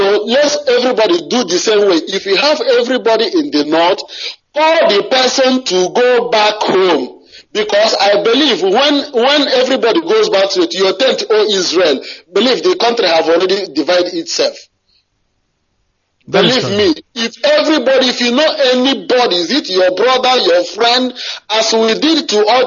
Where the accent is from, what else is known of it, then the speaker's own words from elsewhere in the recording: Mbitolu, Nigeria; now in Dubai, United Arab Emirates; I'm from Mbitolu.